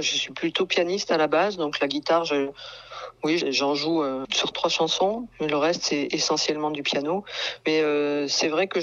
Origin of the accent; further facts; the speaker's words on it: Terrasson, Nouvelle-Aquitaine, France; Moi j'ai grandi à Terrasson, j'étais à l'école à Terrasson, au collège à Terrasson, j'ai été à l'école de musique aussi de Terrasson